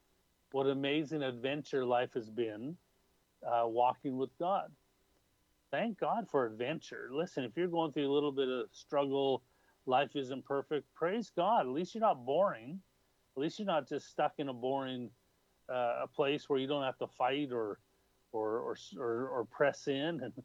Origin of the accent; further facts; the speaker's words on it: Canada; that's one of the problems of being Canadian is, you know, Canadians know how to get along.